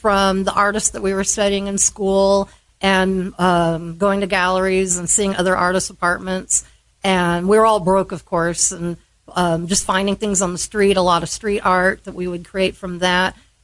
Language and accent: English; California, United States; My big light bulb moment would have been after growing up in Orange County, which was very conservative, and getting accepted into the L.A. branch of Parsons School of Design, I moved out to Los Angeles at 18